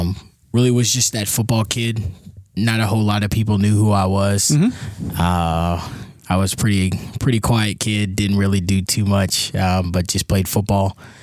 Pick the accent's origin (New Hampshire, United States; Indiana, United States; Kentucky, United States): Kentucky, United States; Shepherdsville; also born or lived in Louisville; I was born in Louisville, grew up most of my life in Shepherdsville, so a lot of hunting and stuff like that.